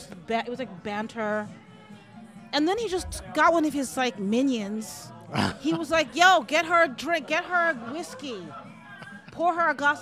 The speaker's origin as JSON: {"language": "English", "town": "New York City", "region": "New York", "country": "United States", "said": "I went to high school in Brooklyn. Where are you from? I was like, I'm from the Lower East Side."}